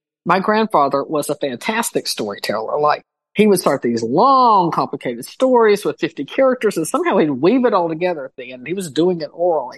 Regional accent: the South, United States; So, you know, as a Southerner, I'm kind of like, okay, but what part of the South are you talking about?

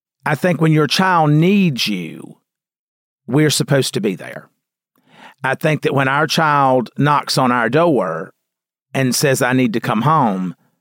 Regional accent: the South, United States; I was raised in the South, and, you know, where children were to be seen and not heard.

